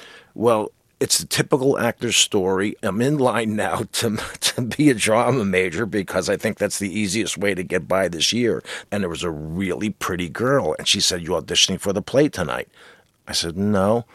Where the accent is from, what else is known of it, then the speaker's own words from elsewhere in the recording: New Jersey, United States; I'm a jock from New Jersey.